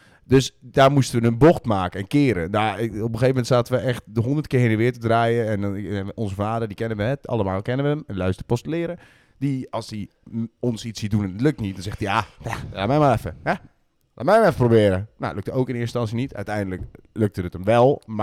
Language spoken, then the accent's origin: Dutch; Huissen, Gelderland, Netherlands; En ik kom eigenlijk uit Huissen.